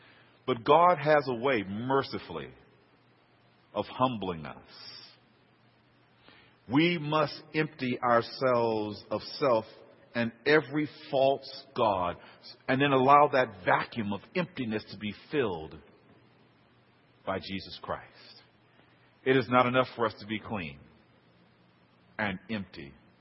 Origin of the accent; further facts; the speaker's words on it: Los Angeles, California, United States; See, I grew up in South Central L.A. Just walking to school was more excitement than hanging from a bungee cord, just surviving.